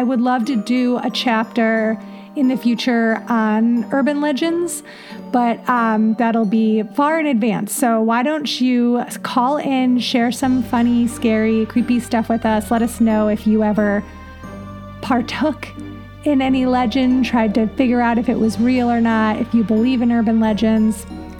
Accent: Elyria, Ohio, United States; Okay, so I grew up in Elyria, Ohio. It's in Lorain County outside of Cleveland along Lake Erie.

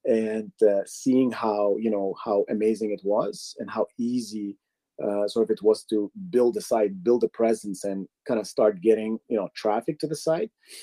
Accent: Moscow, Russia; moved away as an adult; now in Canada; Well, I was born and raised in Moscow, actually, Russia, up until the age of 18 when I moved with my immediate family to Canada.

